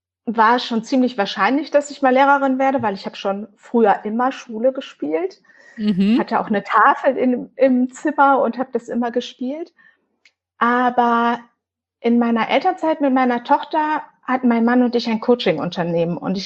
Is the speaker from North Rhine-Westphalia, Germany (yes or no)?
yes; Krefeld, North Rhine-Westphalia, Germany; Ich komme aus Krefeld und bin da Grundschullehrerin an einer recht kleinen Grundschule